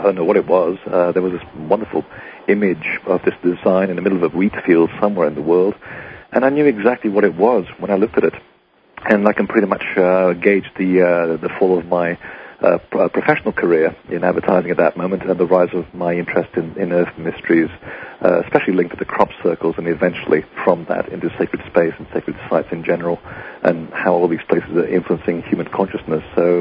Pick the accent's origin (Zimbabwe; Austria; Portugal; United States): Portugal; English is a second language; when I was growing up in Portugal, you know, my accent actually betrays my original nationality.